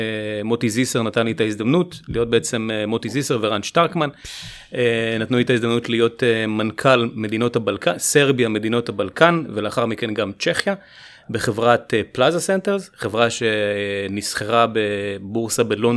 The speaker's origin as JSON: {"language": "Hebrew", "town": "Haifa", "region": "Haifa District", "country": "Israel", "tie": "born or raised there", "said": "התחיל בילדות בחיפה, לא נתחיל להאריך יותר מדי שם, אבל גדלתי בחיפה."}